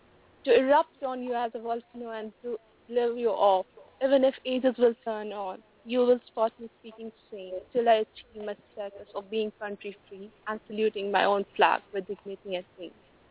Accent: Jammu and Kashmir, India; And I'm from Indian-occupied Kashmir.

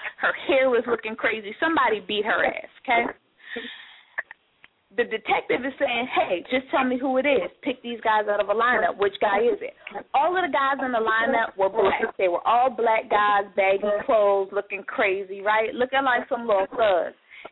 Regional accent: West Coast, United States; But then I'm not from the South, you know, so I can't really say how it is for you guys there. But for me, being from the West Coast

